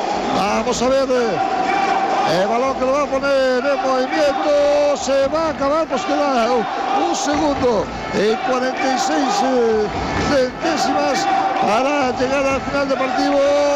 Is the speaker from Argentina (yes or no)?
no; Galicia, Spain; y lo digo como gallego que soy